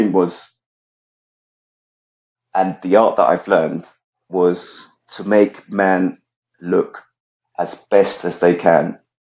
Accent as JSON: {"language": "English", "country": "Italy", "lives_now": "United Kingdom", "said": "Because I come from Italy"}